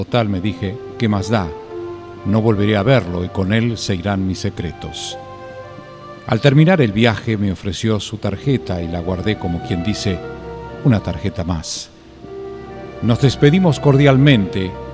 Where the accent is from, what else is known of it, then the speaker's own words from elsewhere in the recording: Chile; moved away as an adult; Soy chilena y he vivido lejos de ella desde los 18 años.